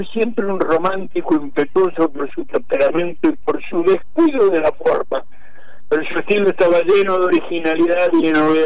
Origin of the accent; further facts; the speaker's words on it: Argentina; y yo soy argentino.